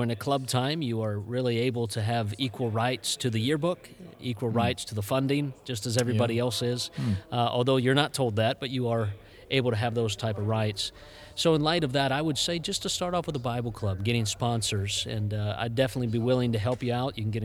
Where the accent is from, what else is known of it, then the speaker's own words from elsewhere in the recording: Jersey Shore, Pennsylvania, United States; also born or lived in Denver, United States; And I figured it was time to move back home. I'm from Jersey Shore, Pennsylvania, so I decided to move back home at that point.